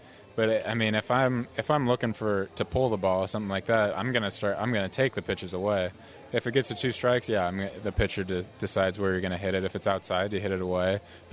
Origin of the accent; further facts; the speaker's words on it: Pleasanton, California, United States; I'm from Pleasanton, California.